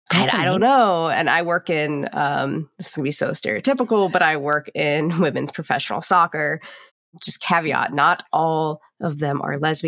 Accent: Charlotte, North Carolina, United States; Oh, so I am from Charlotte, North Carolina. So really not far from here.

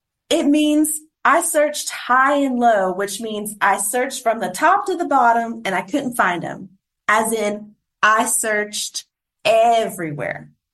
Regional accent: North Carolina, United States; which I come from North Carolina, so we have a lot of the swampland.

